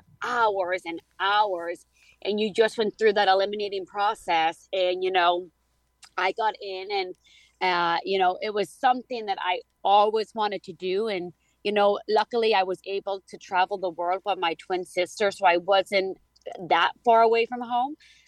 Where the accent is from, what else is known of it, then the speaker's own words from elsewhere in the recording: Ireland; moved away as an adult; now in United States; So I'm born and raised in Ireland. My entire family is still there.